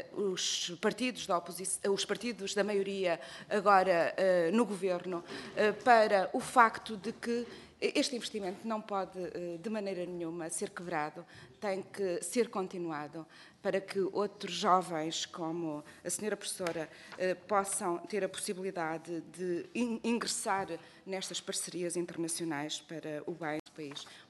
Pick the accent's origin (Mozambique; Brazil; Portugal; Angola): Portugal; para mim e para nós todos que somos portugueses e portuguesas